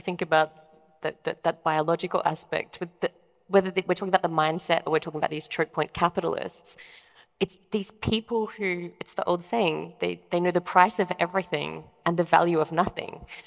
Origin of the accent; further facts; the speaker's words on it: Australia; I'm Australian. It's a big word.